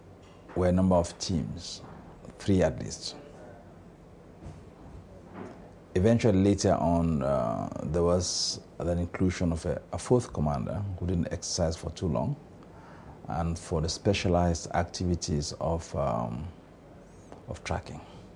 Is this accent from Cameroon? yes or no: yes; Cameroon; I come from Cameroon. Embedded in the heart of Central Africa